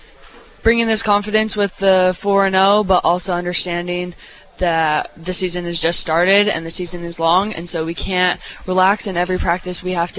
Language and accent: English; Utah, United States; Yeah, I grew up in Utah. A great experience. I love that place.